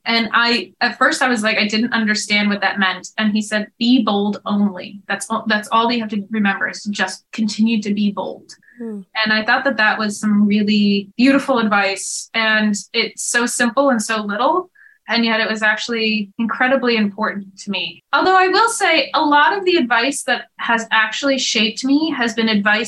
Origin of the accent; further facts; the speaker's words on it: Topanga Canyon, California, United States; Look, I'm from Topanga Canyon, man.